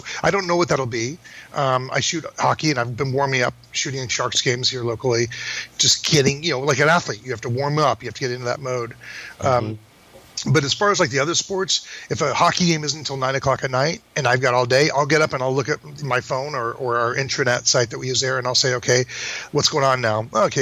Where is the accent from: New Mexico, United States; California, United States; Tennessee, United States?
California, United States; I'm from California. Like I'm in shorts and t-shirts.